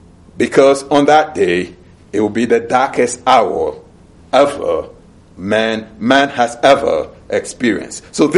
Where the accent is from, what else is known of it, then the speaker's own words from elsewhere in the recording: Ghana; I remember some years ago entering one of the large rooms in which slaves were kept in my home country of Ghana